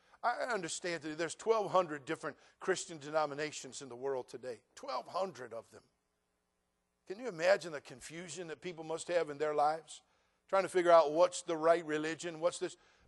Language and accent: English; United States; I respect their right to believe what they believe. I'm an American.